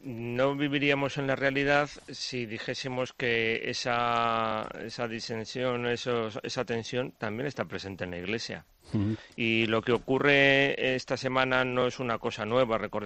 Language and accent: Spanish; Spain; desde mi posición como español y como católico